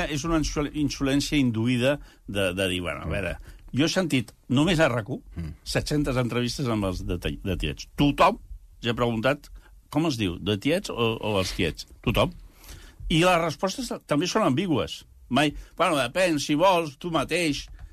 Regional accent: Catalonia, Spain; com a catalans

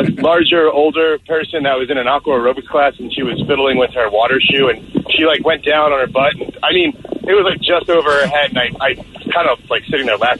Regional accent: East Coast, United States; I grew up on the East Coast. And so it was Action Park.

